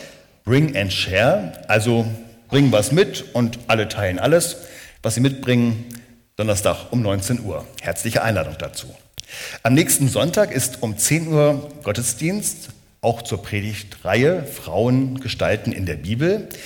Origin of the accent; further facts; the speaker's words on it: Neunkirchen, Germany; ich komme ja aus Neunkirchen